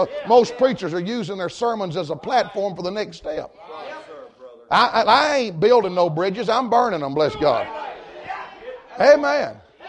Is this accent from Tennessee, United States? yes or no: yes; Murfreesboro, Tennessee, United States; Murfreesboro, Tennessee, one of the only aerospace schools. That's where the two pilots were trained in my hometown.